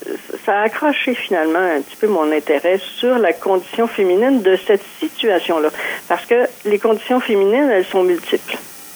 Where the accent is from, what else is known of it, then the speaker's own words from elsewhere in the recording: Saint-Hyacinthe, Quebec, Canada; En tout cas, moi, je suis de Saint-Hyacinthe